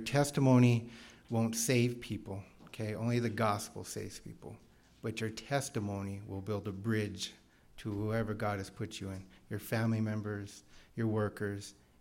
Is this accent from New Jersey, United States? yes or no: no; Grants, New Mexico, United States; And I grew up in Grants. It's a small town about 60 miles south or west of Albuquerque. I grew up on a ranch, grew up on a small place.